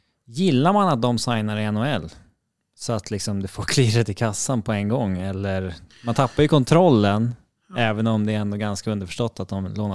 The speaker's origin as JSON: {"language": "Swedish", "country": "Sweden", "said": "som svensk"}